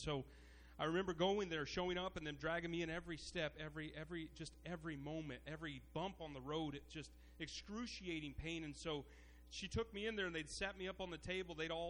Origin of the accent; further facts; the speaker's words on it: Elkhart, Indiana, United States; We lived in Amish country. I was born and raised in Elkhart.